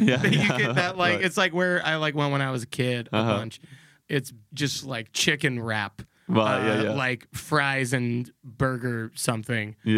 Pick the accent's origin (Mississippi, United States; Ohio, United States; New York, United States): New York, United States; accent: New York; You think it was my New York accent?